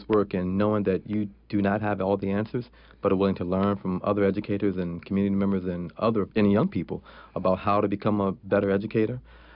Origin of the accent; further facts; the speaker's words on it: Charlottesville, Virginia, United States; I grew up right outside of Charlottesville, Virginia. I went to the University of Virginia, so I'm accustomed to college towns.